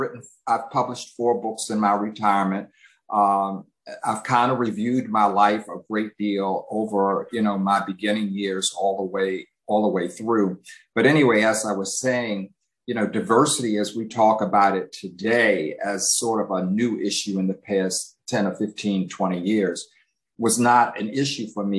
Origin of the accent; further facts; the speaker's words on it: Forest Hill, Maryland, United States; Well, my hometown is a really small town called Forest Hill, Maryland. It's probably closest to the county seat is Bel Air, Maryland.